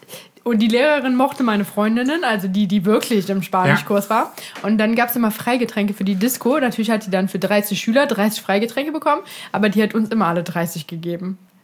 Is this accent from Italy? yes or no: no; France; eigentlich bin ich Franzose.